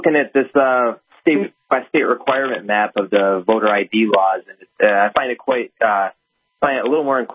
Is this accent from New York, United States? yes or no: yes; New York, United States; my home state of New York